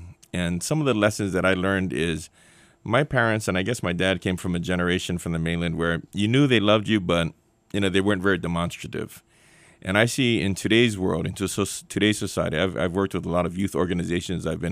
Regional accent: Hawaii, United States; I grew up in the palatial estates of Aliamanu by Salt Lake. That's very close to Radford High School and Moanalua High School.

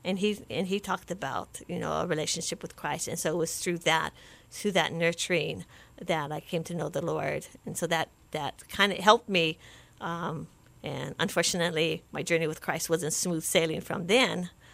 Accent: Waipahu, Hawaii, United States; And then we settled in Waipahu in 72.

